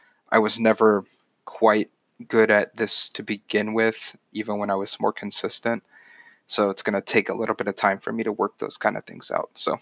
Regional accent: Texas, United States; we're both from Texas, but neither of us really have the Texas accent, so we kind of force it for the episodes

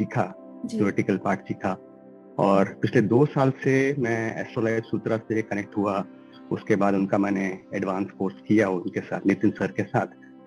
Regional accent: Delhi, India; मैं दिल्ली से बिलोंग करता हूँ

